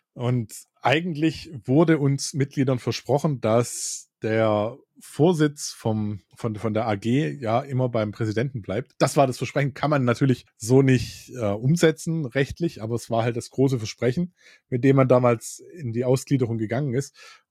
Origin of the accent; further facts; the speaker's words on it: Stuttgart, Baden-Württemberg, Germany; Und so ein typischer Inside-Joke bei uns in Stuttgart ist dann